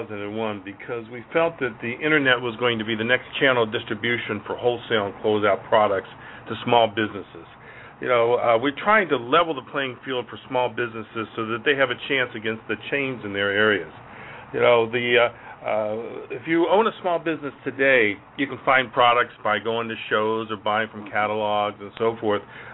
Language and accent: English; Ohio, United States; I grew up in Ohio. I went to Miami of Ohio